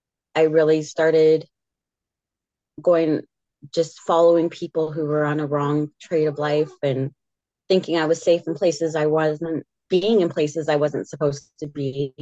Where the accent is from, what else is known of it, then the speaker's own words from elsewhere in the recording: Edmonton, Alberta, Canada; also born or lived in Vancouver; I was born in Edmonton and raised between Vancouver and Edmonton.